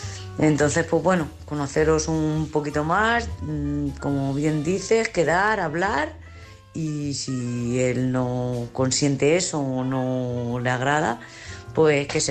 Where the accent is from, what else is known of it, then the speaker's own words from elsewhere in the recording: Lanzarote, Canary Islands, Spain; de Lanzarote